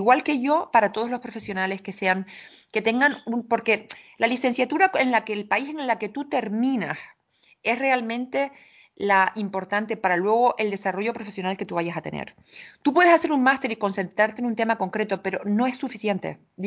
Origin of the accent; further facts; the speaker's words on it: Spain; moved away; como entendemos nosotros como españoles que es normal